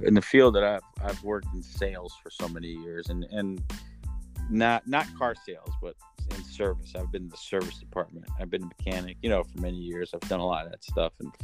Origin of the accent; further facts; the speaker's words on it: Elizabeth, New Jersey, United States; I'm from Elizabeth, New Jersey. So, you know, it's a small town.